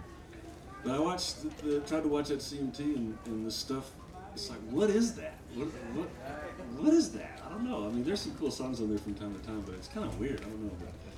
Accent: Texas, United States; it's sort of like a Reader's Digest version of growing up in Central Texas.

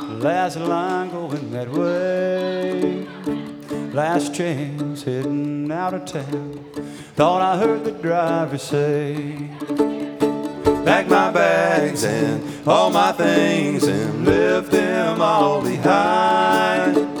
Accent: Asheville, North Carolina, United States; We're from Asheville, you know, so we got that thing going on.

